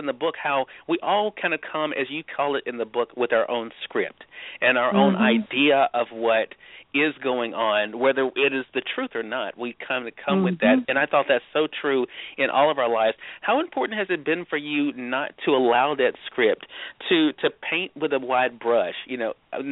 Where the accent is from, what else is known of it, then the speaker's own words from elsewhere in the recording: Mississippi, United States; I volunteer with classrooms a lot in my home state of Mississippi, Tish